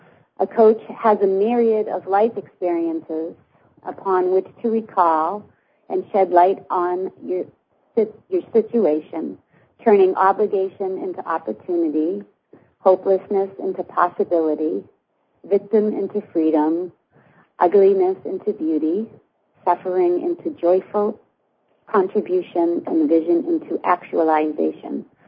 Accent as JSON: {"language": "English", "town": "Boston", "region": "Massachusetts", "country": "United States", "tie": "born or raised there", "said": "And I'm calling from Boston. My origin of birth and where I grew up, and it's a beautiful day here."}